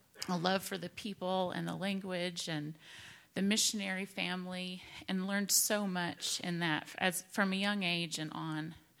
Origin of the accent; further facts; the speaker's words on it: United States; With a very big worldview, even though we grew up in America, they intentionally taught us of other places and peoples